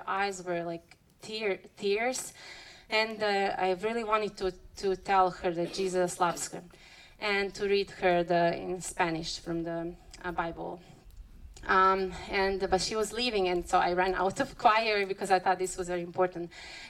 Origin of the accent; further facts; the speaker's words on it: Serbia; I grew up in Serbia, and I lived there for 31 years, and I was mostly surrounded with non-Christians